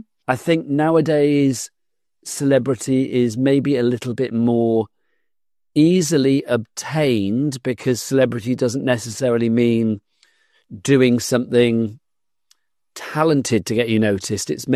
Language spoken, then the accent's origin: English; Gloucester, South West England, United Kingdom; now in London, United Kingdom; I went to college in London. I grew up in Gloucester in the West Country of the UK. And then I moved to London to go to the London College of Printing in 1987.